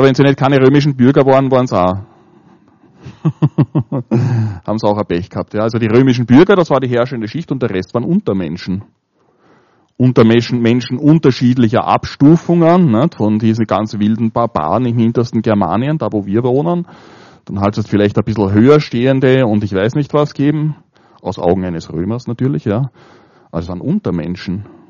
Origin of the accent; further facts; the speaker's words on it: Austria; Als Österreicher könnte man sagen, dann sagen